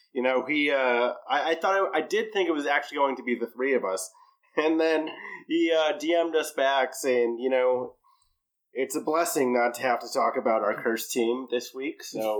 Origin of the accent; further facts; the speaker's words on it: Ireland; I am, as my name suggests, I am quite Irish.